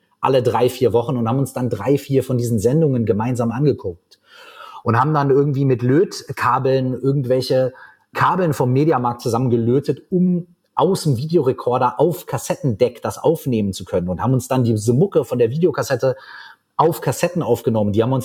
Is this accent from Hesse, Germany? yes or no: no; Minden, North Rhine-Westphalia, Germany; meinen allerersten Auftritt habe ich dann gehabt auf dem Stadtfest bei uns in Minden. Da gab es eine Bühne, da durfte sich jeder anmelden, der was machen wollte.